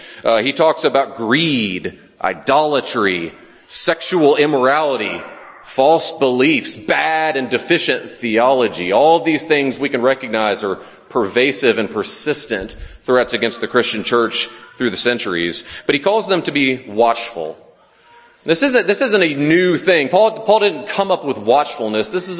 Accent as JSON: {"language": "English", "region": "the South", "country": "United States", "said": "We hail from the South. You may or may not hear that accent come through at times."}